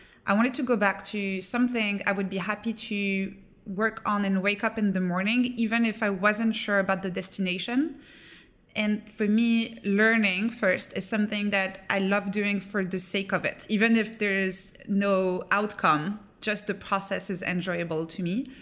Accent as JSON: {"language": "English", "country": "France", "tie": "born or raised there", "said": "Yes. Yeah. I grew up in France."}